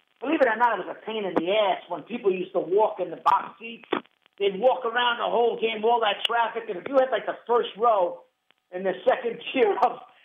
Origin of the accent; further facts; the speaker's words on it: Queens, New York, United States; even though I grew up around Mets fans in Queens